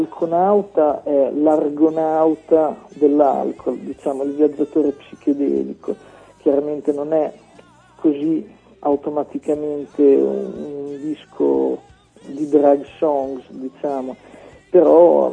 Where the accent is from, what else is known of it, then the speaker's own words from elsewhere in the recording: Bologna, Emilia-Romagna, Italy; Siamo tutti di Bologna, tranne Alessandro che è di Schio, in provincia di Vicenza.